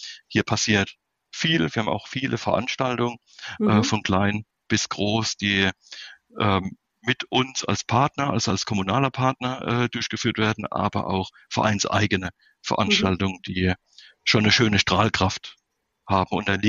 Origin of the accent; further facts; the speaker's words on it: Viernheim, Hesse, Germany; da ich nur in Baden-Württemberg gearbeitet habe und jetzt zurück in meine Heimat nach Firnheim in Hessen bin. Ja, ich fühle mich in Hessen sehr wohl.